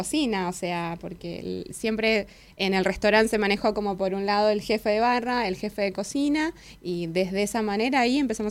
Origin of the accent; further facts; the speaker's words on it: Chaco, Argentina; yo soy de Chaco.